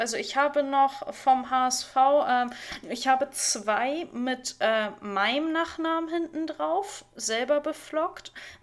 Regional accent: Hamburg, Germany; als Hamburger

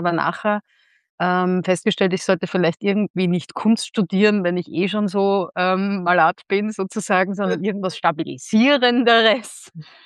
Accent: Sicily, Italy; mein Vater Tscheche war und ich bin in Sizilien groß geworden die ersten Jahre, weil da hat meine Eltern gerade dort unten gewohnt. Und dann eben immer wieder nach Tschechien.

